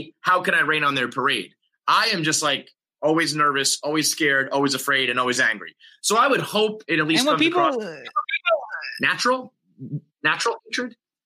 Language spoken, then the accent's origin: English; Ireland; just because I'm an Irishman and just a regular guy